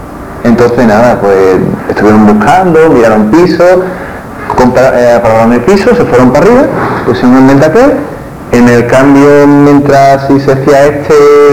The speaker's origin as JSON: {"language": "Spanish", "town": "Maracay", "region": "Aragua", "country": "Venezuela", "tie": "born there", "said": "Nací en Maracay, en el hospital de Cruce"}